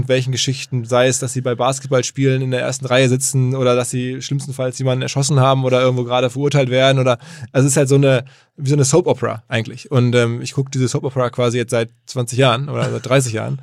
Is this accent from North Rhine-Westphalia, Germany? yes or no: yes; Essen, North Rhine-Westphalia, Germany; ich komme aus Essen